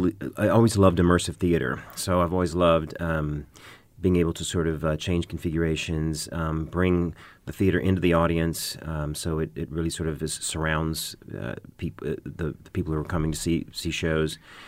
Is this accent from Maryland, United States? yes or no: no; Georgia, United States; now in New York City, United States; I've lived in New York City for 27 years, but I grew up in Georgia, so okay. I grew up in the South, and we saw snow maybe twice my entire life, and then I moved to New York City.